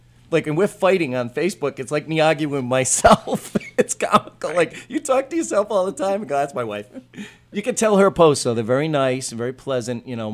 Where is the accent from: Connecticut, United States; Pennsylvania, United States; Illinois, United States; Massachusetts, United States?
Massachusetts, United States; Attleboro; I grew up in South Attleboro. I moved to North Attleboro, and I ended up in Attleboro.